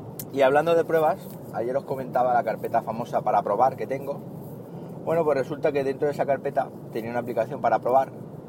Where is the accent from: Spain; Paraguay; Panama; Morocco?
Spain; Siles, Andalusia; Siles es mi pueblo, un pueblo del norte de la provincia de Jaén.